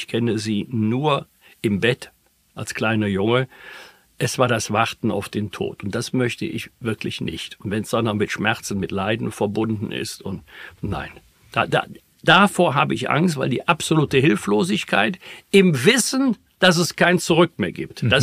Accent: Bergisch Gladbach, North Rhine-Westphalia, Germany; in meiner Heimatstadt Bergisch Gladbach

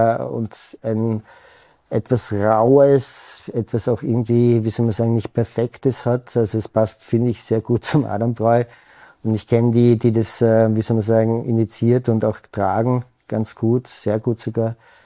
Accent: Vienna, Austria; now in Innsbruck, Austria; ich bin ja auch kein Tiroler, ich bin ein Wiener, also bin ich auch zugezogen

